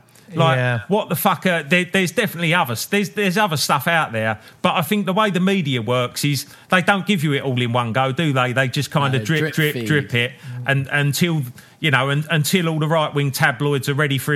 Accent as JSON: {"language": "English", "country": "United Kingdom", "said": "there's something in us as British blokes that will argue that fucking point that we were right"}